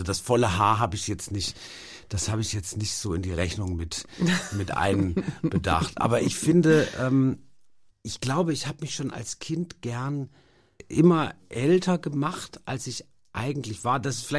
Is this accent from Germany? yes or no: yes; Baden-Württemberg, Germany; komme ja auch aus Baden-Württemberg, was so ein sonniges Bundesland ist. Und ich habe so den Sommer meiner Kindheit unendlich genossen am Baggersee und so.